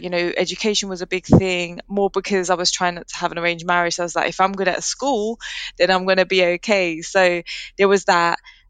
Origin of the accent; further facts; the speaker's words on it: Leyton, London, United Kingdom; I grew up in Leighton, which is East London, and there was like so much diversity there